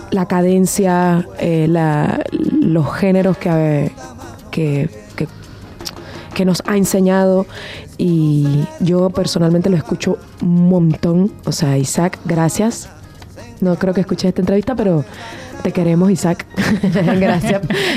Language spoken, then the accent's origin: Spanish; Venezuela; Yo vengo de Venezuela